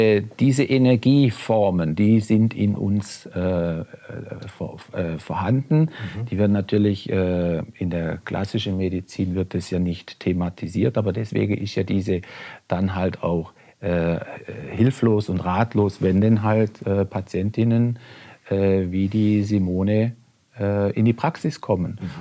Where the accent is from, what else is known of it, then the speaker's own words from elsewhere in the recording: Baden-Württemberg, Germany; Also weil ich komme aus dem Badischen